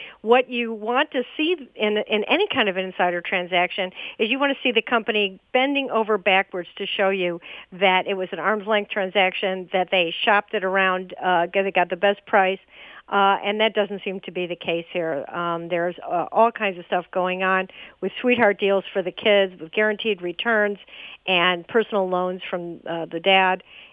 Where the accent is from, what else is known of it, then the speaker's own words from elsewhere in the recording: Chicago, Illinois, United States; I grew up in Chicago under the original Mayor Daley, the first Mayor Daley